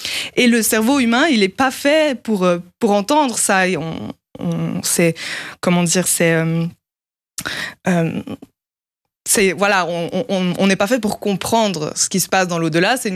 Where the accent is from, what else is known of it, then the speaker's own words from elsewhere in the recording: Colombier, Neuchâtel, Switzerland; J'ai grandi à Colombier, donc toujours dans le lac en été.